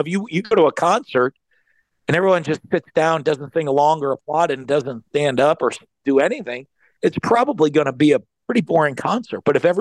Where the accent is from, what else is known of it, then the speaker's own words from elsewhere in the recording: Northeast, United States; I mean, I'm a guy from the Northeast, but I came in and both my kids are born.